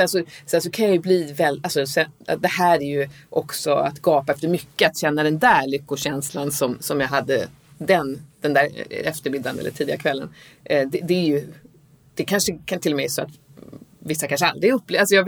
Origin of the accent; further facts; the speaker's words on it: Sätra, Stockholm County, Sweden; runt Sätra, där jag är uppvuxen.